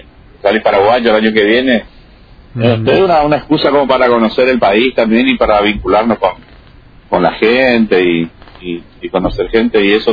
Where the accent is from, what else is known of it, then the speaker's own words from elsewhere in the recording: Argentina; Ojalá que nosotros como Argentina aprovechemos lo que es Vaca Muerta